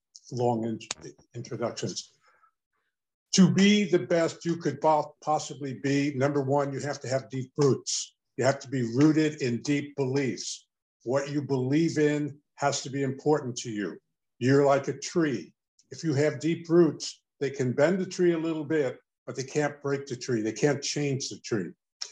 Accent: New York City, New York, United States; I'm born and raised in New York City. I'm from Harlem in New York City, the inner city, if you will.

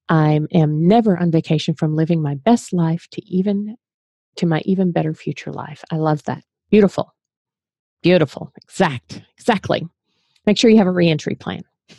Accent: Rhode Island, United States; I grew up in New England. I know you'd never know it from the way I talk now, but I grew up in Rhode Island.

